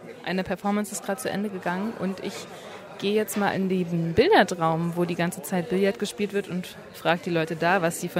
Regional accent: Germany; born there; In Deutschland.

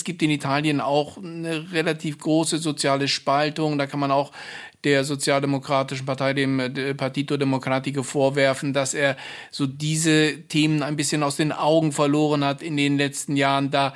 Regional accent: Germany; Also das Land ist schon komplexer, als wir es wahrnehmen als Deutsche.

